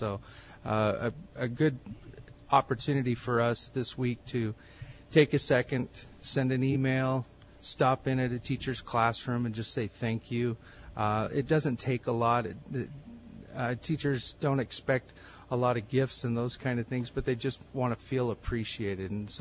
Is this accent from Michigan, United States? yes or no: no; Oregon, United States; I'm from Oregon.